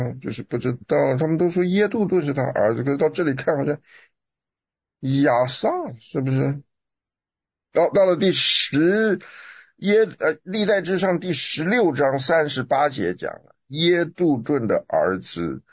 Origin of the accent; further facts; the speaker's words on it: China; 那我们中国人的丝弦的乐器，我们用的这个木头是什么木头？